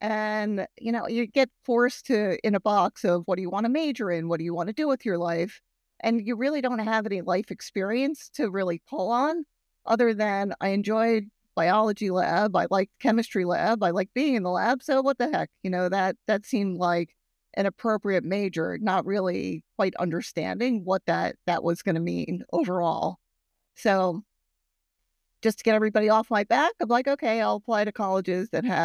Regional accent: New York, United States; Well, I grew up in beautiful Rockland County, New York. And for those that are unfamiliar with that territory, it's about a half hour north of Manhattan.

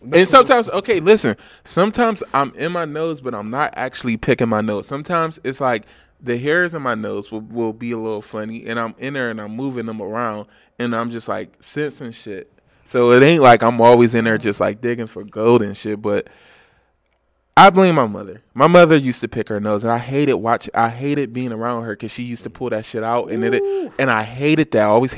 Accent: Cleveland, Ohio, United States; accent: Cleveland; my Cleveland accent is probably thick as fuck to a motherfucker in a different country.

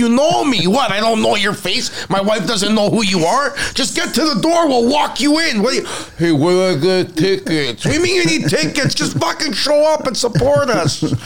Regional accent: Canada; I'm a Canadian comedian.

